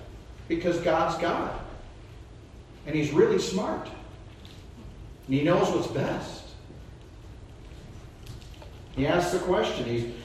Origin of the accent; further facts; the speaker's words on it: Chicago, Illinois, United States; growing up in Chicago, the Bulls of the 90s pretty much were a dynasty.